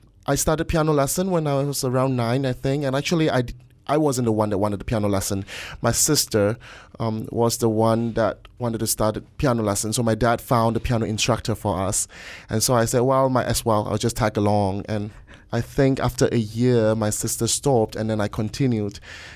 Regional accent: Malaysia; moved away as an adult; also born or lived in United States; Well, I was born and raised in Malaysia.

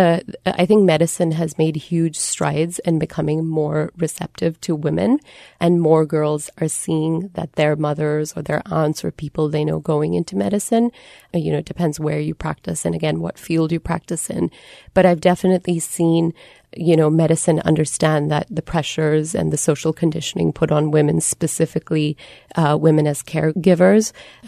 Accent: Singapore; I grew up in Singapore. I was good at maths and told that I wasn't.

